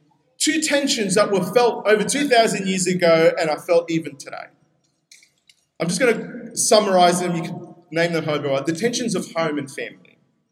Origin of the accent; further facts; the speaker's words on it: New South Wales, Australia; now in Brisbane, Australia; I remember when we moved up to Brizzy. I came from New South Wales